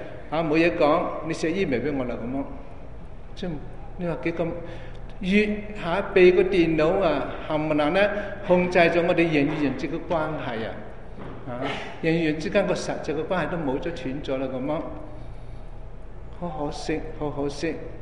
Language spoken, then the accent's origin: Chinese; China; 我们其实我们中国人所讲